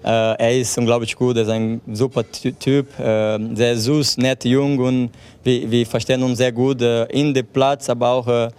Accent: Brazil; German is a second language; Ja, natürlich. Ich bin ein Brasilianer.

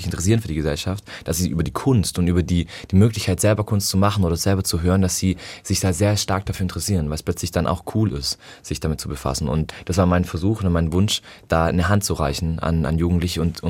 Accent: Adelberg, Baden-Württemberg, Germany; Ich bin in Adelberg aufgewachsen, auf dem Schuhwald bei Schorndorf und habe dort im Dorf sehr viel Natur erlebt

